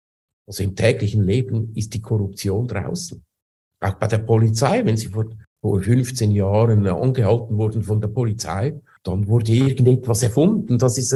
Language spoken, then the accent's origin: German; Switzerland; now in Moscow, Russia; Ich bin Schweizer. Ich habe in Zürich gewohnt viele Jahre. Ich habe auch in anderen Städten gewohnt, aber sicher. Ja, sehr wahrscheinlich 30 Jahre in Zürich.